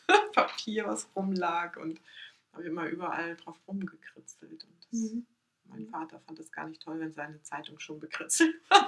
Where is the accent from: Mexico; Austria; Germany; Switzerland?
Germany; Hamburg; Ich bin in Hamburg groß geworden und bin dann immer nur in den Sommerferien komplett bei meiner Oma gewesen.